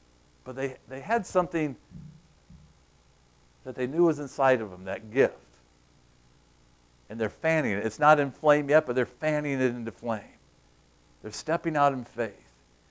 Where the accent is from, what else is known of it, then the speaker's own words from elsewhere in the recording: Princeton, New Jersey, United States; I'm from Princeton, all right?